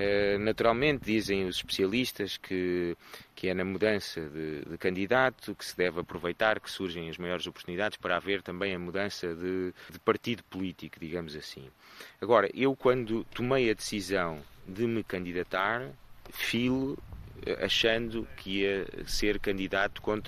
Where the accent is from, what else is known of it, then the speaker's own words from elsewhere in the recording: Penela, Coimbra, Portugal; eu nasci em Penela, portanto, fiz toda a minha vida escolar em Penela até que me foi permitido. Depois, no 10º ano, fiz aquilo que é o trajeto normal da grande maioria dos penelenses na altura, que era ir estudar para Coimbra, não é? Em Coimbra, onde me licenciei.